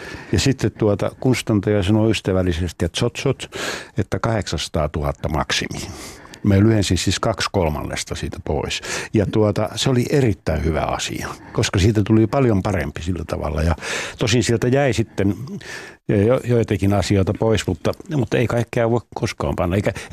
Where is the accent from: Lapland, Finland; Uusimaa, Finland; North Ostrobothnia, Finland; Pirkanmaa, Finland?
Lapland, Finland; kun mä oon tuolta pohjoisesta kotoisin